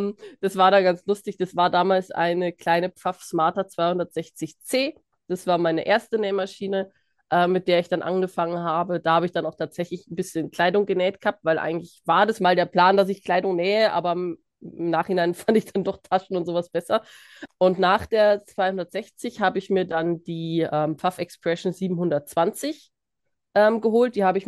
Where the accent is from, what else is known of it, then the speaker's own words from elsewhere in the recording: Bavaria, Germany; Ich komme tatsächlich aus Bayern, aber meine Eltern sprechen auch hauptsächlich Hochdeutsch und dementsprechend hat sich das bei mir nicht so richtig durchgesetzt.